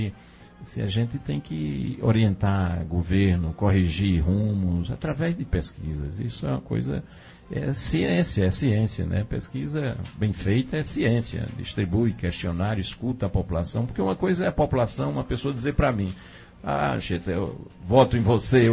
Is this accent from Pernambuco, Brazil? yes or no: yes; Carnaíba, Pernambuco, Brazil; eu, minha terra Carnaíba, ela, eu carrego ela dentro do peito.